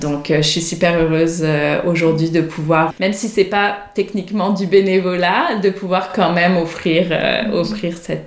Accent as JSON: {"language": "French", "country": "France", "said": "En fait, moi, je suis française à l'origine. Je pense que ça s'entend probablement."}